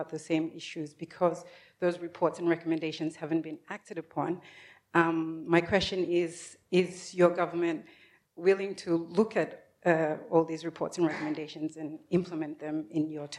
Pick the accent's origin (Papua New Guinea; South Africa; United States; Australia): Papua New Guinea; I'm actually from Western Highlands in Chimbu province.